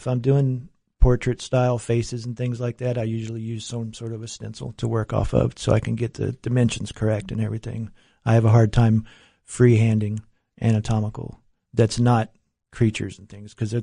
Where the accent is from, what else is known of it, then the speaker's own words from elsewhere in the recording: West Virginia, United States; I'm from West Virginia. I traveled back for the funeral